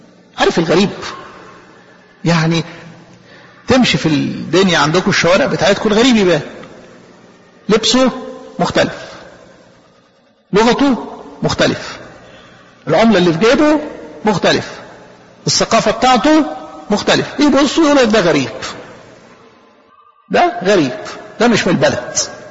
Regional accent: Egypt; يعني طبعا اعتز جدا ان انا مصري

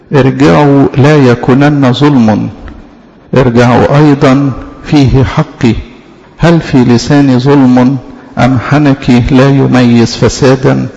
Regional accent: Egypt; يعني مش بس يعني كمصريين او كشرقيين

